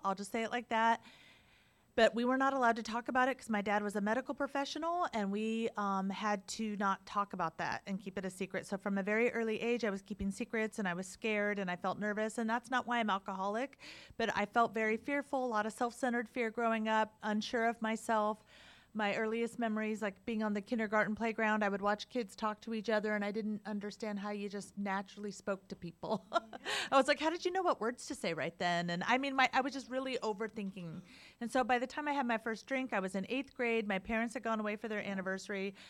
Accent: Iowa, United States; I was born and raised in Iowa. I'm the oldest of three kids.

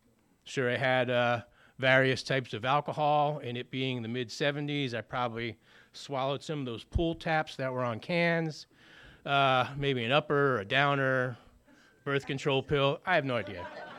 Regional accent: New Jersey, United States; I'm not from around here. I'm from New Jersey.

